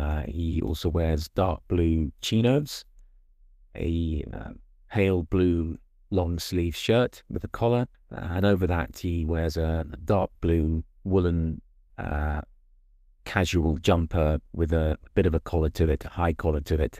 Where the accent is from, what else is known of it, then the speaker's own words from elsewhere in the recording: United Kingdom; I would say that I would identify myself as white British.